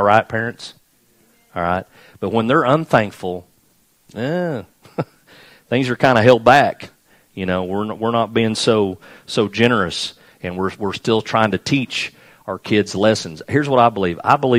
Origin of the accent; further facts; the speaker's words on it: United States; Just, you know, I'm an American. I live in a great nation.